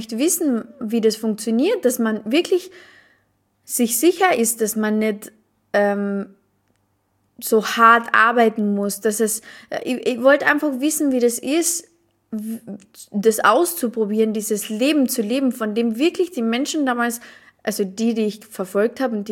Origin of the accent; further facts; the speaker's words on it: Carinthia, Austria; ich komme aus Kärnten, aus Österreich, aus einem mini kleinen Dorf. Kärnten kennt gefühlt nicht einmal jeder. Und dann komme ich auch noch so aus einem Mini-Dorf